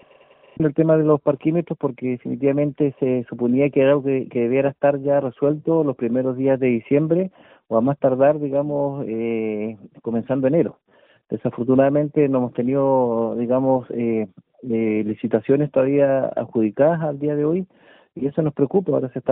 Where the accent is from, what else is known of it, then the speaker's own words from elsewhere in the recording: Cancún, Quintana Roo, Mexico; a los comerciantes que tienen sus vehículos, que somos de Cancún